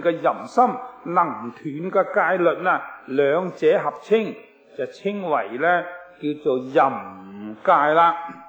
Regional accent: Guangdong, China; 我哋广东人话叫做和顺榄啊

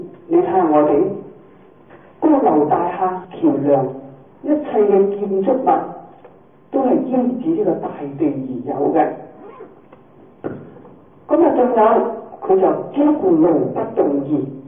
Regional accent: China; 咁係因為呢，我哋中國人喜歡精簡

